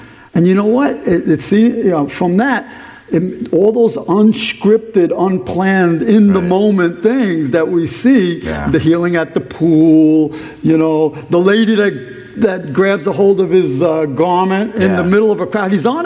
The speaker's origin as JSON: {"language": "English", "town": "New York City", "region": "New York", "country": "United States", "tie": "born or raised there", "said": "I'm born and raised in New York City."}